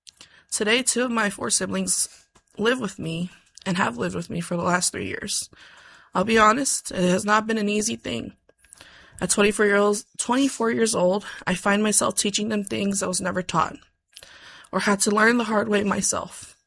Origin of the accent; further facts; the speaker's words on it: Anchorage, Alaska, United States; I'm from Anchorage, and I am here to testify in support of House Bill 157.